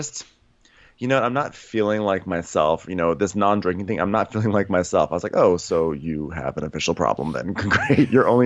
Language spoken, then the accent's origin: English; North Bergen, New Jersey, United States; I'm from North Bergen